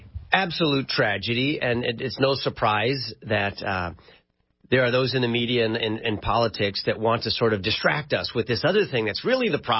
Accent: California, United States

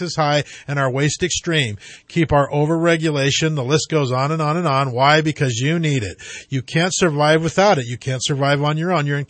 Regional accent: Yreka, California, United States; born there; now in Redding, United States; I mean, I've been in Redding a long time. I was born in Yreka.

